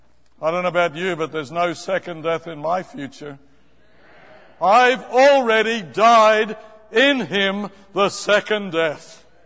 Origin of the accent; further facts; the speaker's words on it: Australia; Go ahead, sister. I'm an Australian.